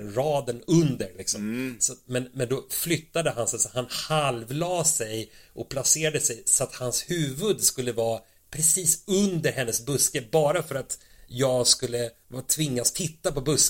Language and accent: Swedish; Sweden; när de förstod att vi var från Sverige och allting.